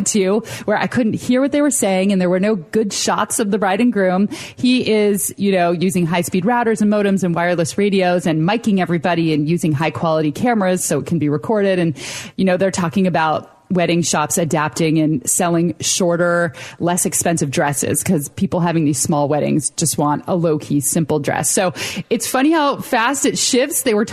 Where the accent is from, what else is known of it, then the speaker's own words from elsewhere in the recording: United States; And in this country, especially where entrepreneurship is such a big deal as an American, that everything that has shifted.